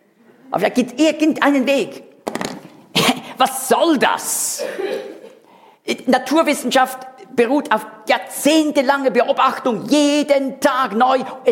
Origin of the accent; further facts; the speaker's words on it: Zurich, Switzerland; Ich bin in einem Knabengymnasium groß geworden in Zürich